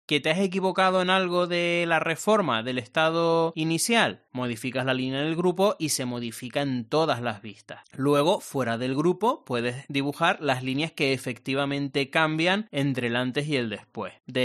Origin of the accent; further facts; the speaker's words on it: Argentina; Soy de Argentina y trabajo en una constructora.